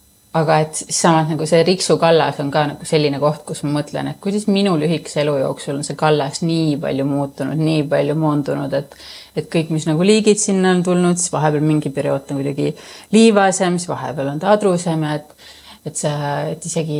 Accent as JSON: {"language": "Estonian", "town": "Noarootsi", "region": "Lääne County", "country": "Estonia", "said": "kui ma ise olen ka Noarotsist pärit, et siis mul ei ole seda mingit suure linna igatsust või nii."}